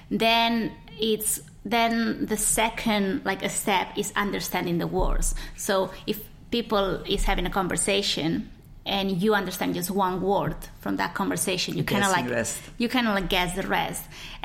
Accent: Catalonia, Spain; first language Catalan; English is a second language; So I'm from Catalonia, and in Catalonia they speak Catalan. That's the first language.

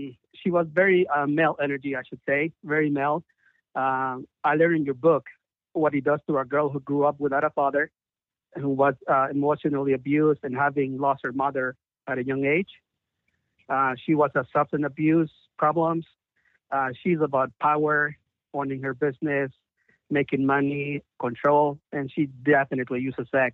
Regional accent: Mexico City, Mexico; Yeah, I'm from Mexico City.

